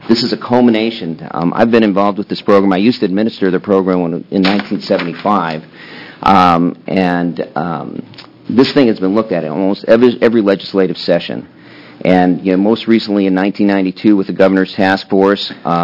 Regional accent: Oregon, United States; A lot of these are centered in Portland, because I am from Multnomah County.

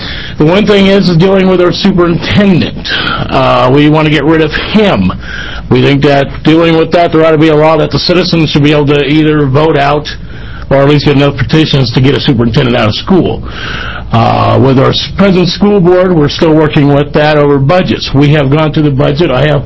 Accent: Toledo, Oregon, United States; I'm from Toledo, Oregon, Lincoln County.

